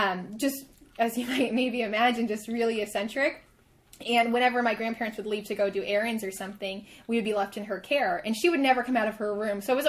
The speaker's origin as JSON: {"language": "English", "region": "California", "country": "United States", "tie": "born or raised there", "said": "I grew up in Orange County, like, across from Disneyland."}